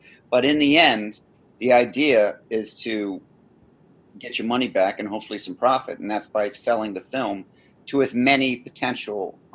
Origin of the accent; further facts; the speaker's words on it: Scotland, United Kingdom; I'm Scottish